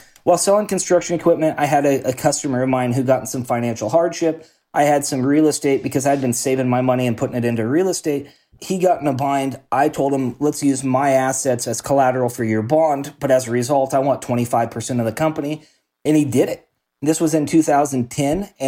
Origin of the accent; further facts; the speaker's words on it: Salem, Oregon, United States; So grew up and born and raised in Salem, Oregon. And my dad was in construction. My mom worked for the local high school.